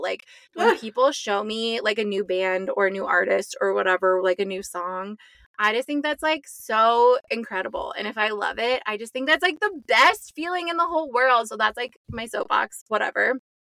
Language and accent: English; Mariposa, California, United States; They also just played like in my hometown in Mariposa at the Grove House last night.